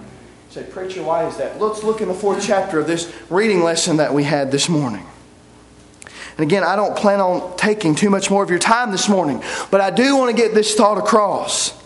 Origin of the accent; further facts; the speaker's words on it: Franklin, Kentucky, United States; In Franklin, where I grew up in Kentucky, if I ever told someone that I was a … everybody immediately started to know who my grandparents were.